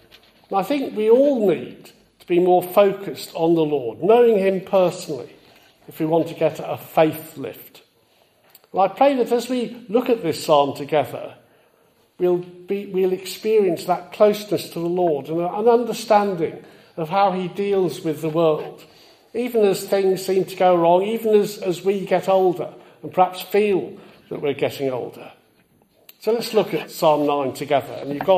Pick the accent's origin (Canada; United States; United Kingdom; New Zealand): United Kingdom; Wales; In my home country of Wales